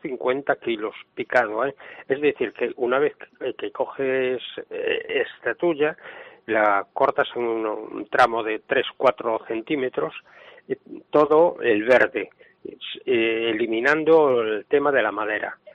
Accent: A Coruña, Galicia, Spain; yo soy muy coruñés y quiero a La Coruña.

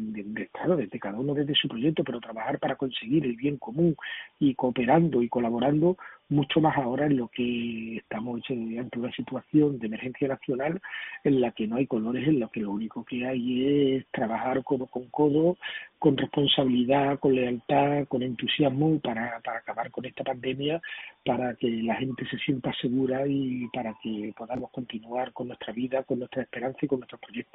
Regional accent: Huelva, Andalusia, Spain; los que somos de Huelva la echemos de menos en cuanto ponemos los pies fuera

